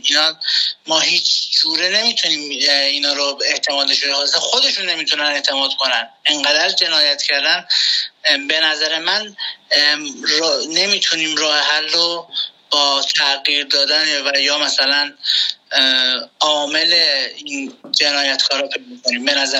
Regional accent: Iran; moved away; از کسایی که خارج از ایران هستم

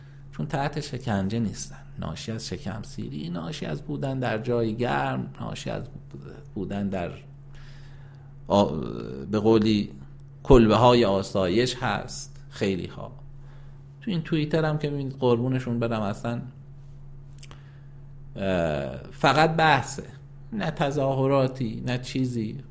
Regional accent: Iran; همه ما ملت ایرانیم،

